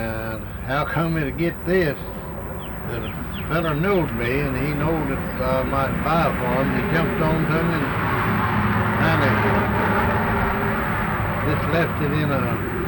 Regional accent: Lutherville, United States; born there; I was born in Johnson County.

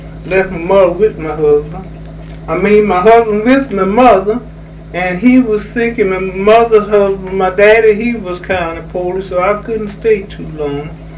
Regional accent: Georgia, United States; born there; I was born in Burke.

